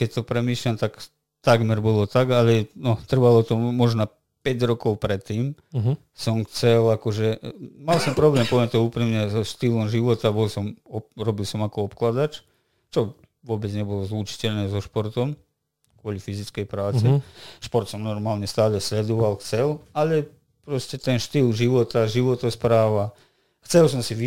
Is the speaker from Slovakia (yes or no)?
no; Serbia; nie si Slovák, ale si Srb, proste som Slovák zo Srbska